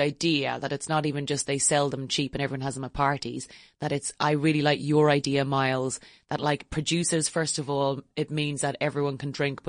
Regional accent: Ireland; My young man. I am actually Irish, yes. And so when one comes to another country, one spots the little intricacies of a place.

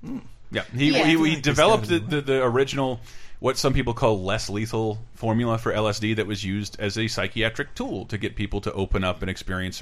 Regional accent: the South, United States; And at some point, growing up in the South, all of the rednecks embraced … like overnight.

